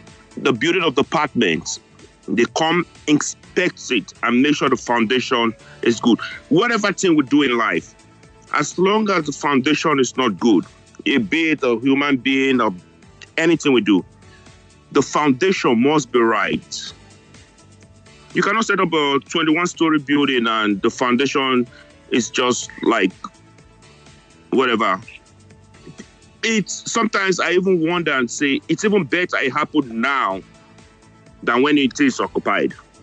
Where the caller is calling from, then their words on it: New York, United States; I'm calling you guys from New York.